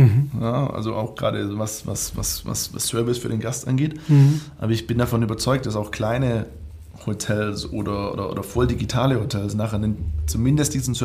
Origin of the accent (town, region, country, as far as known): Baden-Württemberg, Germany